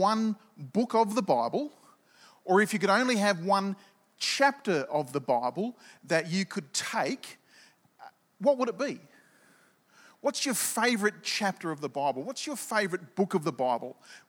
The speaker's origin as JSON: {"language": "English", "town": "Perth", "region": "Western Australia", "country": "Australia", "tie": "born or raised there", "said": "I'm actually from Perth. I grew up in Perth and I just happen to be on West Coast."}